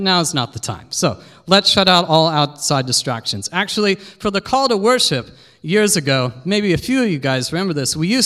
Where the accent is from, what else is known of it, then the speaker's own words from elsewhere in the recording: Oregon, United States; now in Suzhou, China; I'm from Oregon in the U.S., and I've been here for 12 years in Suzhou already.